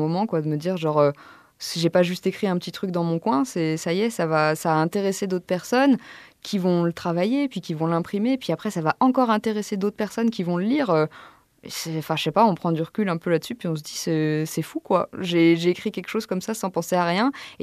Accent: Auvergne-Rhône-Alpes, France; now in Paris, France

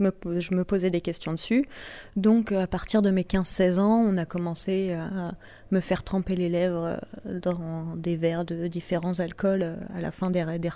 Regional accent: Auvergne-Rhône-Alpes, France; j'ai 23 ans, j'ai grandi dans l'Ain. Actuellement j'habite avec mon conjoint depuis un an et demi.

